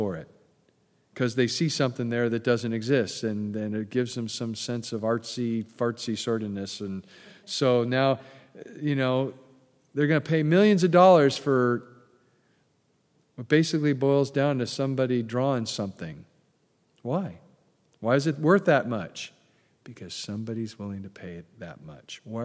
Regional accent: California, United States; now in Memphis, United States; I'm from Southern California. I mean, that's weird in and of itself, right? And here I am in Memphis

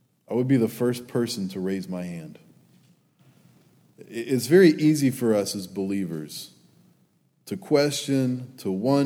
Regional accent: Alabama, United States; We're from South Alabama, so we are blessed. We have beaches. You all come down and see our beaches anytime.

